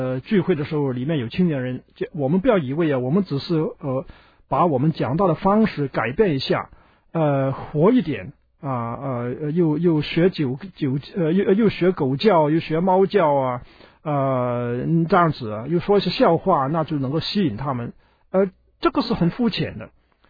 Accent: China; 这点呢，对我们中国人来说呢，难度比较高啊。

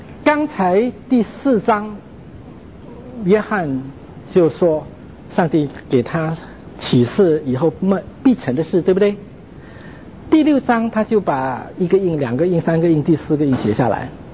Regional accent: Canada; 我是加拿大来的

